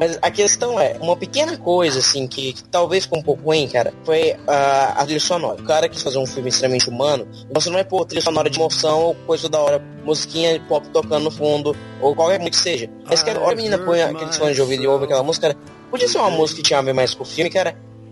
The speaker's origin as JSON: {"language": "Portuguese", "region": "Goiás", "country": "Brazil", "said": "eu sou de Goiás, né? Goiás, cavalos, as coisas assim existem."}